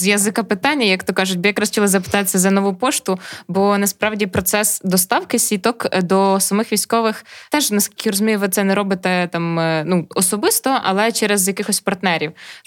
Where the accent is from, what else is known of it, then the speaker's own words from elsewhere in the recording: Chervonohrad, Lviv Oblast, Ukraine; і я з Червонограда.